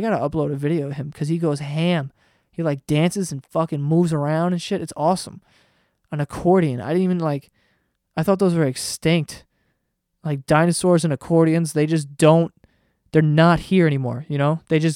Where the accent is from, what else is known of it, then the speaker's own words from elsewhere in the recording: New York, United States; A lot of people get upset that I say axe, because I don't know, I'm from New York